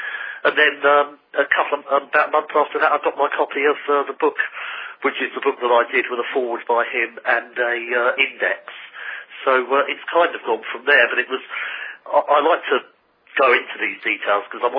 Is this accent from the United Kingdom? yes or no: yes; London, United Kingdom; as I was growing up in London from the IRA.